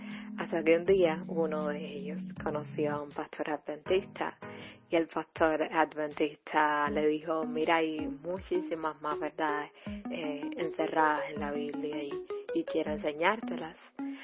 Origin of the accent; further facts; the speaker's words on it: Santa Clara, Villa Clara, Cuba; Soy originalmente de Santa Clara y estoy muy feliz de ser adventista el séptimo día